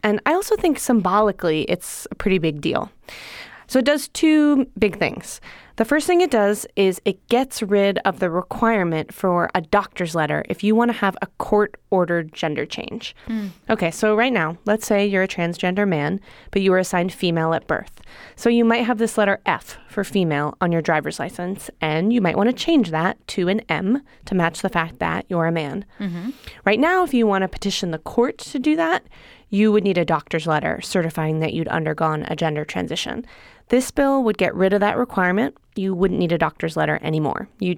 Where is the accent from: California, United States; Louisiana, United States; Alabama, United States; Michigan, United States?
California, United States; Berkeley; I'm from Berkeley.